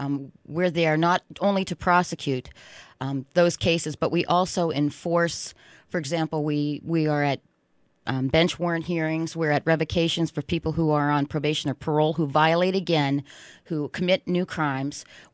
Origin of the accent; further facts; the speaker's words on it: Pennsylvania, United States; I grew up in Crawford County, which, of course, abuts the Venango County.